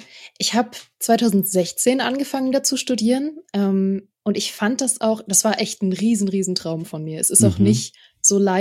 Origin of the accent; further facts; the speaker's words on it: Berlin, Germany; Ich habe immer in Berlin gelebt. Ich bin in Berlin geboren worden und habe da meine Wohnung gehabt in der Nähe von der Uni.